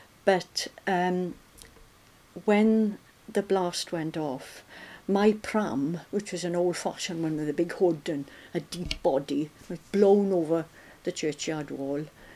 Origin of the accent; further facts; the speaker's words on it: Islington, London, United Kingdom; born there; Well, I was born in Islington Hospital. Not sure of the address, but it was Islington Hospital.